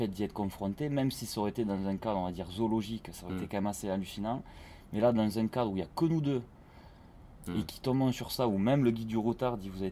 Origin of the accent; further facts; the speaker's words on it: Toulouse, Occitanie, France; moi j'étais toulousaine.